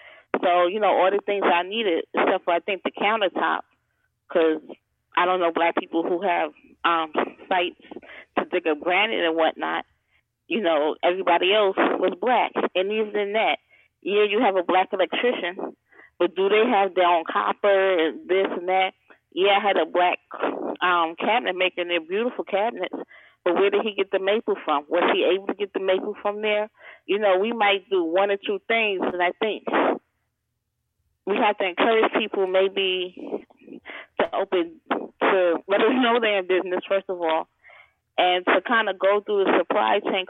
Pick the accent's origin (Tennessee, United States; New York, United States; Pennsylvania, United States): New York, United States; coming from an urban environment, like I said, I'm from New York. You know, I never thought about that, but I moved down here and my family, you know, they live in South Carolina.